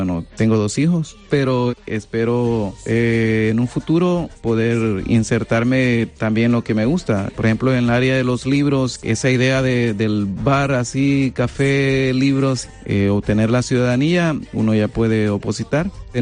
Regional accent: El Salvador; now in Guadalajara, Spain; Bueno, yo soy del Salvador. Una vez que he obtenido la residencia, el trabajo ha sido más abierto

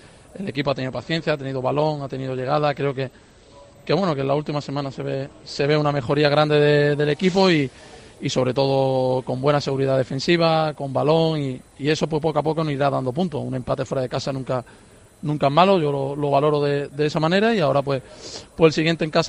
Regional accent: Málaga, Andalusia, Spain; más para mí que soy de Málaga

